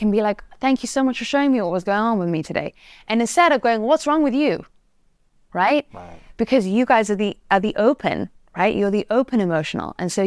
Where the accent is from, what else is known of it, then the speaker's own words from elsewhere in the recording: England, United Kingdom; You know, I'm English, right?